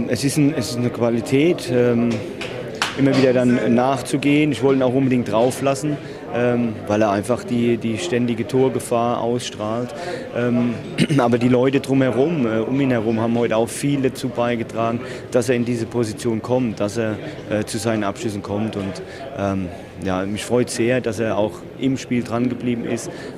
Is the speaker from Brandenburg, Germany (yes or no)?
no; Rhineland-Palatinate, Germany; Und heute als Pfälzer dann noch so eine Pfalz-Choreo zu sehen, das erwärmt das Herz.